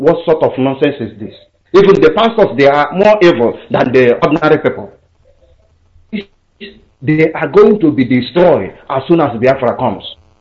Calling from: Istanbul, Turkey; I'm calling from Istanbul, Turkey.

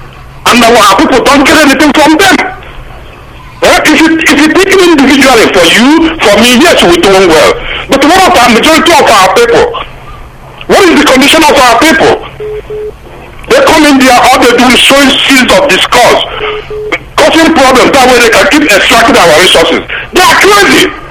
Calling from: Colorado, United States; I'm calling from Colorado.

